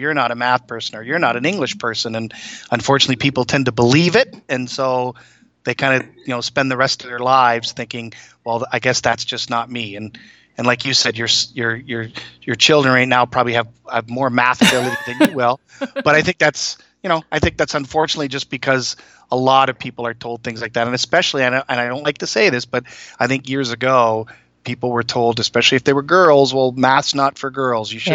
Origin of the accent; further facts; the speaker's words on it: Toronto, Ontario, Canada; born there; moved away as an adult; also born or lived in Minnesota / Hong Kong; I was born in Toronto, up in Canada, lived there until I got married in 95.